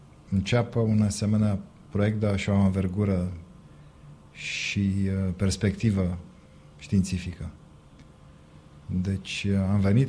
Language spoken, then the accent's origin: Romanian; Bucharest, Romania; moved away; Sunt bucureștean, m-am născut în București.